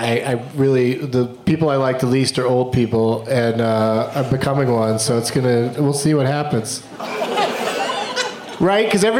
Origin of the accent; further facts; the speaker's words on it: San Diego, California, United States; I grew up in San Diego, where for a while we had the Gulls.